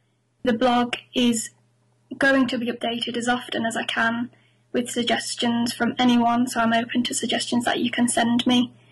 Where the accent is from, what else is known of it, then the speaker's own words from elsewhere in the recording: York, Yorkshire and the Humber, United Kingdom; I'm 20 years old and I'm from York.